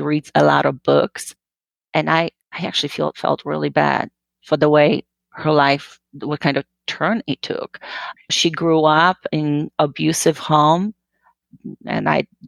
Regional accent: Poland; I grew up in Poland.

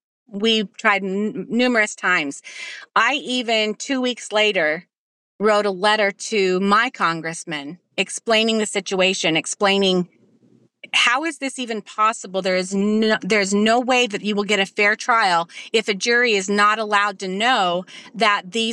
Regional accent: Utah, United States; We are from Utah. We come, both sides of our family are hunters, gun owners.

